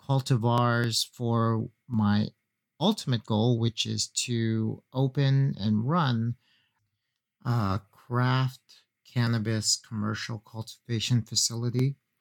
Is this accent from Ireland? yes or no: no; Canada; I am a Canadian ACMPR home grower.